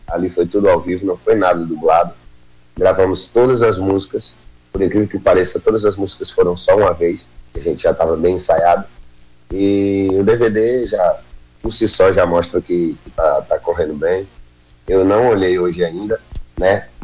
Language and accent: Portuguese; Sena Madureira, Acre, Brazil; sou lá de Serra Madureira. E é sempre muito um prazer falar com todos os meus conterrâneos, a galera do Acre